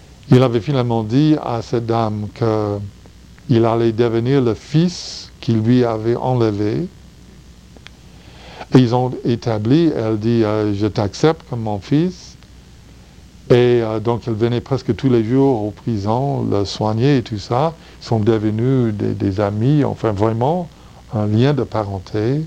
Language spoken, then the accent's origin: French; the South, United States; French is a second language; moi je viens du sud des États-Unis, et c'est là où on a eu beaucoup de problèmes raciaux, beaucoup de préjugés raciaux, surtout entre les Noirs et les Blancs.